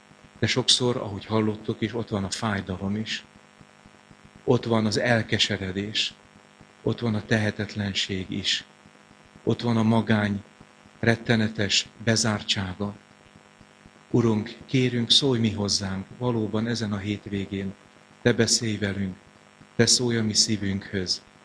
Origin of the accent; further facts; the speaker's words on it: Békéscsaba, Békés, Hungary; born there; Nagy családban nőttem föl, néhányan már tudjátok. 11. gyermekként fogadott be édesanyám, akkor még Békés Csabán egy szobás lakásban laktak, ha nyárvégi színem van, de nem roma családba születtem